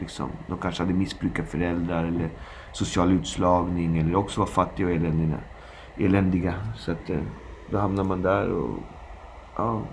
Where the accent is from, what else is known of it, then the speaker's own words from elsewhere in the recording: Alby, Stockholm County, Sweden; Jag växte upp där i Alby med folk från hela världen.